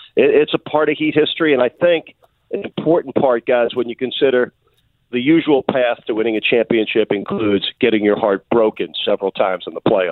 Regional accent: New York, United States; Listen, I grew up in the New York area. My first life in the NBA was as a kid going to Knick games with my dad.

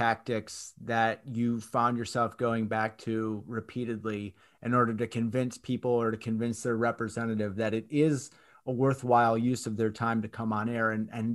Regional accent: Michigan, United States; Growing up in Michigan, I remember watching it on Pass.

